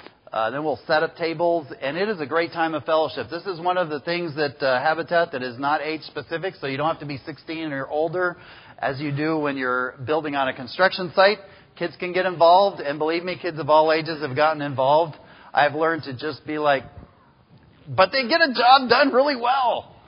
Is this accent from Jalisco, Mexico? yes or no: yes; Guadalajara, Jalisco, Mexico; I grew up in Guadalajara, Mexico, where I went to a Spanish church that my dad started.